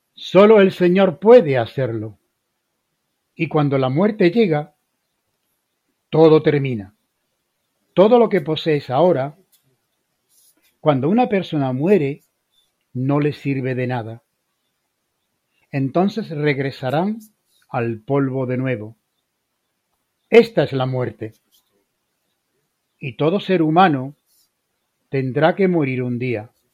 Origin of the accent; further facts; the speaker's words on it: Philippines; Yo procedo de Filipinas y allí había un montón de cucarachas